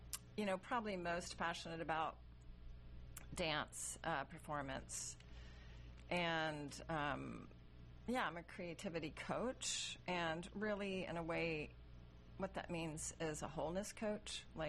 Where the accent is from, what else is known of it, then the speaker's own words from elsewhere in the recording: Atlanta, Georgia, United States; also born or lived in North Carolina / San Francisco; now in Carrboro, United States; I grew up in Atlanta, and I went to school at UNC Chapel Hill, and really, really, really love North Carolina. And then I left and went out west and lived in a variety of places out there, San Francisco for a long time.